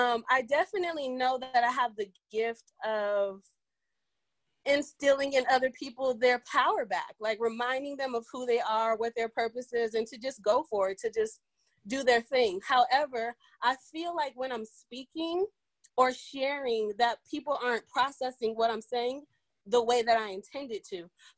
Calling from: San Diego, California, United States; San Diego.

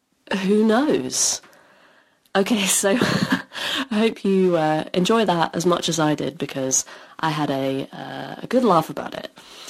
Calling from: United Kingdom; Hi, Jordan, Jesse, and guest. … from the UK.

